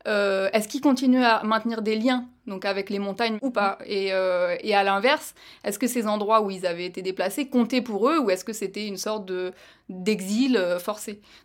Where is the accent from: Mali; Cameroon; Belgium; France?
France; Occitanie; venant moi-même d'un monde très rural et très pastoral, vu que j'ai grandi dans les Cévennes.